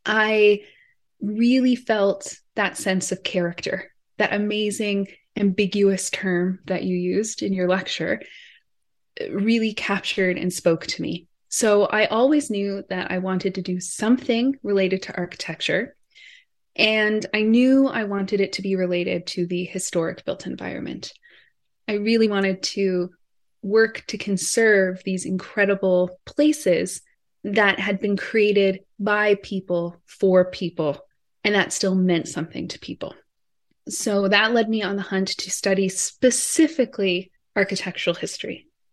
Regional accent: Newfoundland and Labrador, Canada; But I'm originally from Newfoundland, and my family is from Trinity, Newfoundland

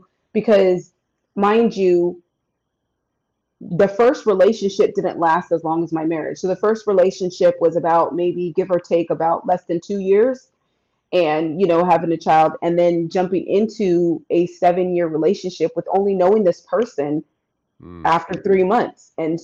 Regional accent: California, United States; I went back to California. California is my hometown.

